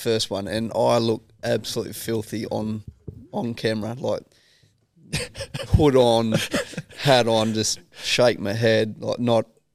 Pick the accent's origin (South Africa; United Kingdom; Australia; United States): Australia; I think we probably went through a stage as Australian cricket team where we got quite arrogant in the way we were playing the game of cricket, and that's not Australia in my eyes.